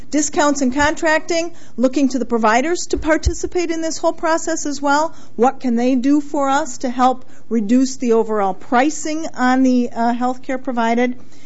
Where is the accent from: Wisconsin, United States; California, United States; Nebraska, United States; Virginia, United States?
Wisconsin, United States; I hail from the Fox River Valley, so I'm here from about 3 hours away